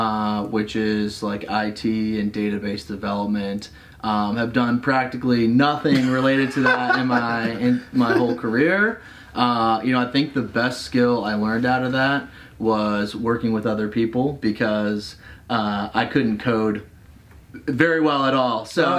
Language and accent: English; Annandale, Virginia, United States; So born at Fairfax Hospital, grew up in Annandale, went to Woodson High School, live in Arlington now. So I've been a Northern Virginia gu